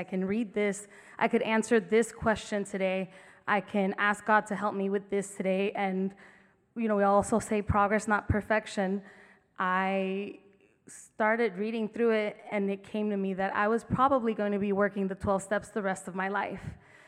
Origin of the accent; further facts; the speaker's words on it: Tucson, Arizona, United States; from Tucson